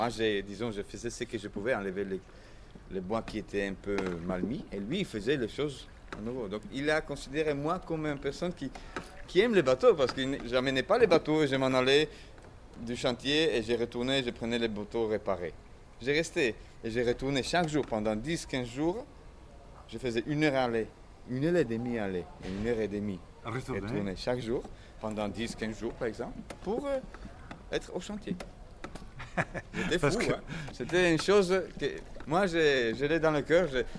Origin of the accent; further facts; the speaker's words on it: Poland; French is a second language; moved away; Je suis polonais.